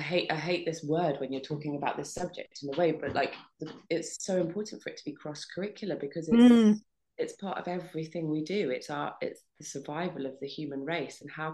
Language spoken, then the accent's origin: English; London, United Kingdom; I grew up in London. So, you know, I wasn't surrounded by nature or anything, but, you know, there are little scraps.